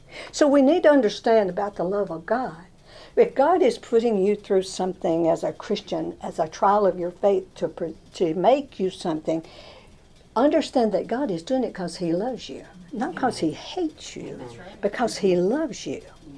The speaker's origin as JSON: {"language": "English", "region": "Alabama", "country": "United States", "tie": "born or raised there", "said": "When I grew up down in Alabama, I grew up in a little coal mining town."}